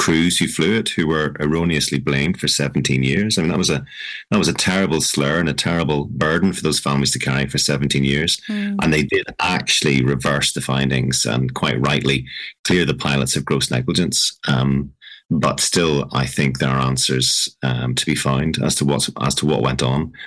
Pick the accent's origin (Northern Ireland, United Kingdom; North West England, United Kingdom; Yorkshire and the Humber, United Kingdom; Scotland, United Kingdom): Northern Ireland, United Kingdom; despite growing up in the Troubles and living under threat with a house of bulletproof glass and panic buttons in the rooms and extra security and having to look under your car in the morning, that was all normality.